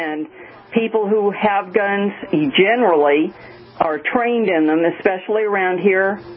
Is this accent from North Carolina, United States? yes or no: no; Miami, Florida, United States; I grew up in Miami, and as I said to your screener, we didn't have a lot of the crime until after the Mary Alito boat lift